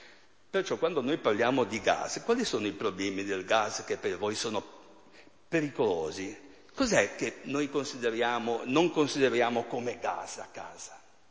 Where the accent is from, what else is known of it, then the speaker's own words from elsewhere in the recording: Siena, Tuscany, Italy; Sono senese, Reggio spende poco e tengo il riscaldamento spento.